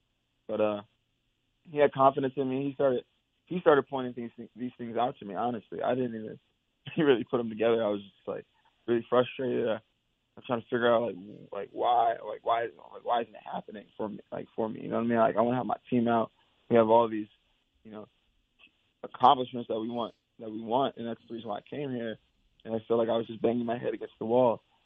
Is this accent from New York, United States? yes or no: no; Seattle, Washington, United States; One more step back, because I'm from Seattle. How did I end up at Mizzou?